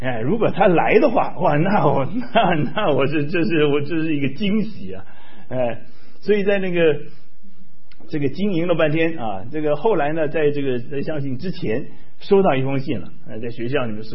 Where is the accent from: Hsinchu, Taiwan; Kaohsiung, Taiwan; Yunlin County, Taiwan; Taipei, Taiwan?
Hsinchu, Taiwan; 因为我是在新竹出生长大的我在台湾出生长大的，我到在新竹念书，新竹交大